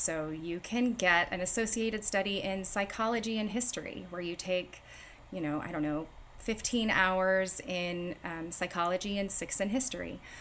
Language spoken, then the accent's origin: English; Rosenberg, Texas, United States; So I grew up in Richmond Rosenberg, which is a small suburb outside of Houston, Texas, or it used to be small anyway, not so much anymore.